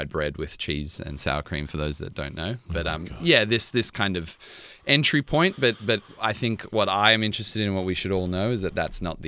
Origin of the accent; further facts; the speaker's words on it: Bankstown, New South Wales, Australia; My mother's Macedonian, my dad's of Irish descent. Growing up in Bankstown, living across the road from my bubba, which is grandmother in Macedonian